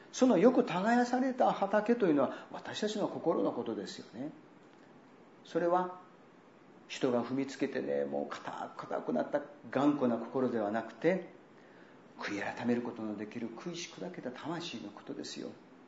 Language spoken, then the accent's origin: Japanese; Kansai, Japan; 私は関西人ですからね、ボケとツッコミをよくやってますよね。